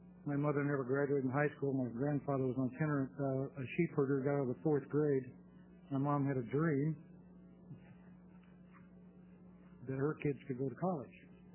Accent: Myrtle Creek, Oregon, United States; I'm a dentist, previously born and raised in Myrtle Creek, but now live in the Senator Farno's district over by the Reindeer Farm, not too far from there.

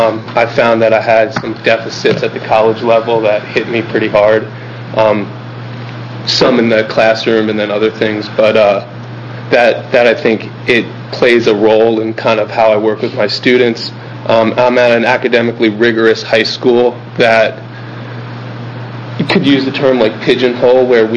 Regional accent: East Coast, United States; I grew up on the East Coast, and I think that plays somewhat of a part on my viewpoint and perspective on things.

